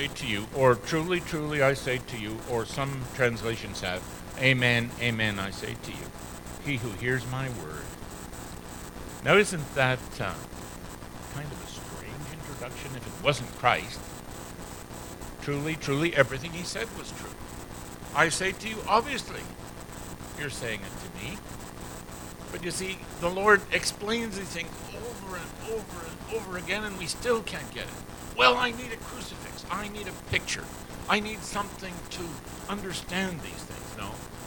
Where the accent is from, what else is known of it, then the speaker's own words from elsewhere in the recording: Ottawa, Ontario, Canada; born there; Now I'm a Canadian and I was born in the capital of Canada.